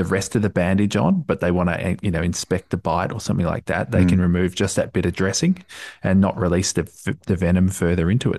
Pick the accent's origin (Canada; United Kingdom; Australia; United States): Australia; Being Australian, and being active and doing lots of camping and hiking through school, a lot of people like us have done snake bite training